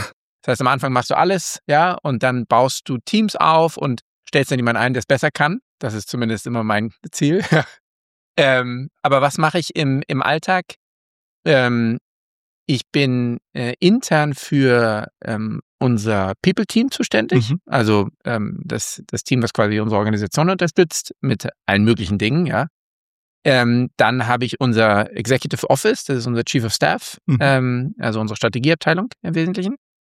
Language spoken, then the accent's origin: German; Berlin, Germany; now in Copenhagen, Denmark; Ich bin in Kopenhagen, bin ursprünglich Berliner